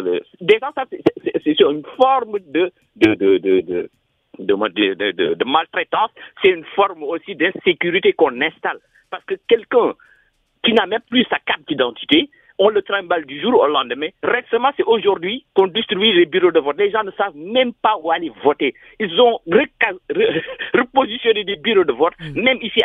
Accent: Senegal; En tant que Sénégalais

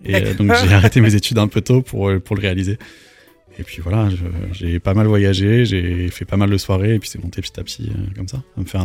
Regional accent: Rouen, Normandy, France; moved away; Alors moi, je suis né et j'ai grandi à Rouen, donc à peu près une heure de Paris.

